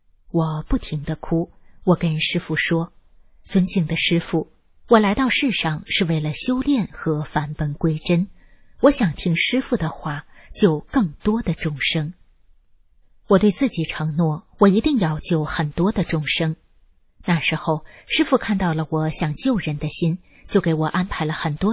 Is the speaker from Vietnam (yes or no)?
yes; Vietnam; Chinese is a second language; 我是越南人，我的中文很差